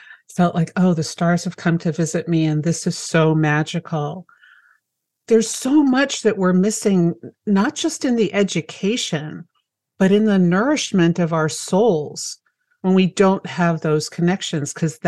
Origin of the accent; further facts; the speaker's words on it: Manhattan, New York, United States; I grew up in Manhattan, so I grew up in a place with enormous light pollution, and occasionally you would see a star.